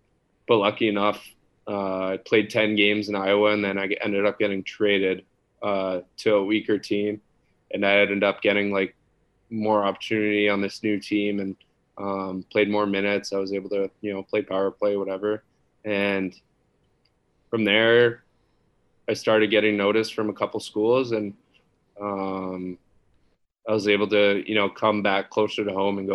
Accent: Quebec, Canada; growing up in Quebec

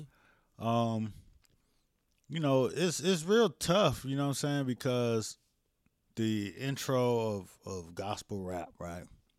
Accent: United States; I grew up in America, nigga. You know what I'm saying? And I ain't grew up in like in the Middle East where everything was just Muslim.

